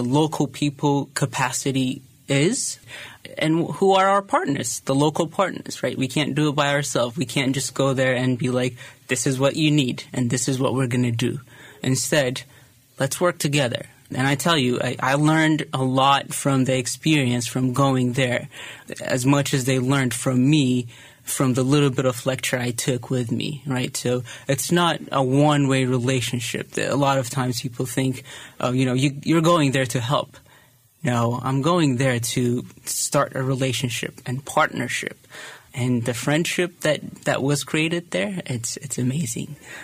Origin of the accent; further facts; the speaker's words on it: Ethiopia; yeah, I grew up in Ethiopia. I knew what it means not to have a lot of things, but to go back as a professional, especially working in healthcare